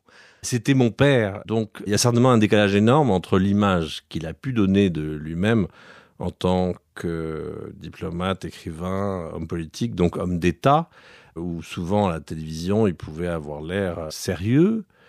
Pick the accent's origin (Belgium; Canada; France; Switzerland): France; Paris, Île-de-France; born there; moi, je suis né à Paris.